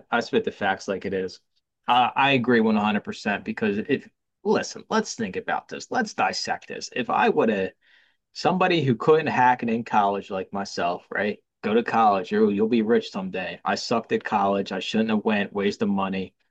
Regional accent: Philadelphia, Pennsylvania, United States; growing up in Kensington, one of the worst neighborhoods in Philadelphia

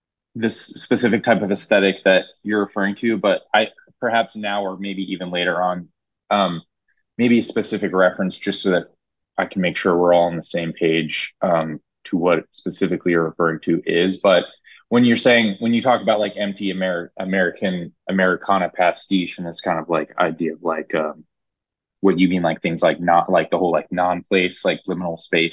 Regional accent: Tennessee, United States; I'm an artist from Tennessee. I'm 26.

